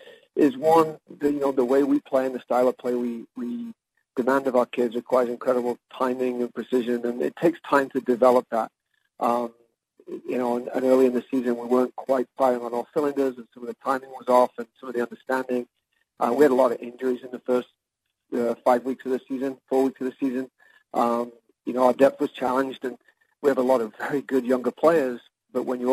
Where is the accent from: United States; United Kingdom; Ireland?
United Kingdom; England; Well, I'm an English guy, so I like potatoes, right?